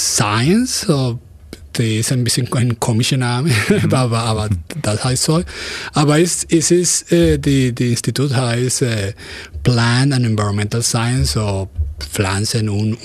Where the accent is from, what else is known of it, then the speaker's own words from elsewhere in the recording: Venezuela; German is a second language; also born or lived in Ulm / Stuttgart / Copenhagen; now in Germany; Und ich komme aus Venezuela. Ich bin in Deutschland wieder seit 2 Jahren, weil ich habe hier in 2005, 2006 und 2007 gewohnt. In Ulm, in Stuttgart.